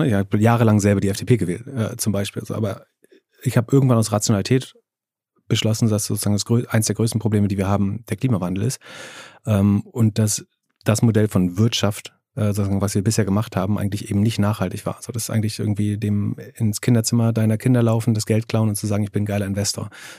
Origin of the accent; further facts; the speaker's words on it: Greifswald, Mecklenburg-Vorpommern, Germany; Einer der zwei Fusionsreaktoren in Deutschland steht übrigens in meiner Heimatstadt in Greifswald